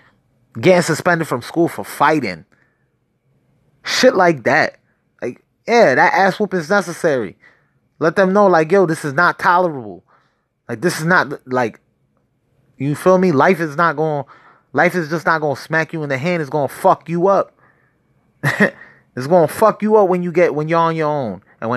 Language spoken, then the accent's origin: English; Allentown, Pennsylvania, United States; especially back in my hometown in Allentown